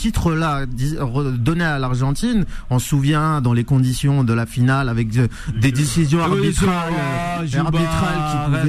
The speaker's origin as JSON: {"language": "French", "country": "France", "said": "Et donc nous, en tant que Français"}